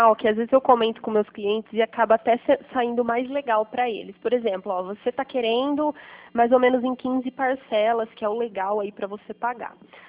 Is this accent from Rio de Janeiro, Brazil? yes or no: no; Pirassununga, São Paulo, Brazil; Tá, ó, é 19 mesmo, eu sou daqui de Pirassununga.